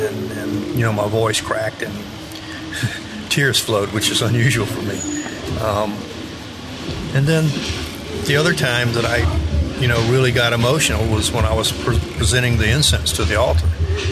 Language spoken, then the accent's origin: English; the South, United States; I'm from the South, and I've my close friends of our family when I was young were all black people